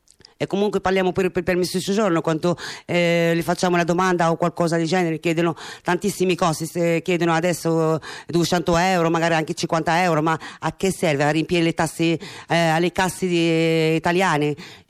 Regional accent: Morocco; Italian is a second language; now in Italy; Io sono del Marocco.

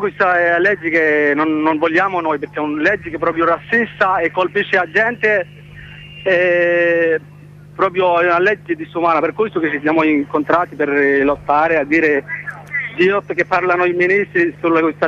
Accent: Bangladesh; Italian is a second language; now in Italy; Sono del Bangladesh.

